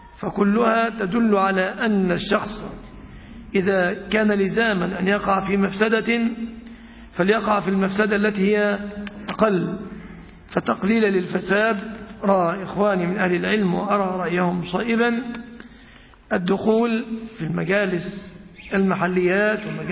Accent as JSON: {"language": "Arabic", "country": "Egypt", "said": "يعني عندنا في مصر الرديف يقف بعد 10 سنين مثلا"}